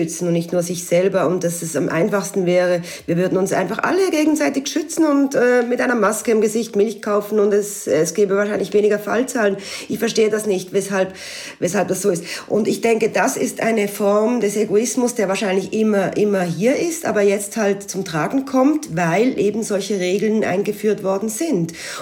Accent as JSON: {"language": "German", "country": "Switzerland", "lives_now": "France", "said": "Ich spüre als Schweizerin, und die allerdings seit einigen Jahren im nahen Elsass lebt, aber in der Schweiz arbeitet und sich täglich aufhält"}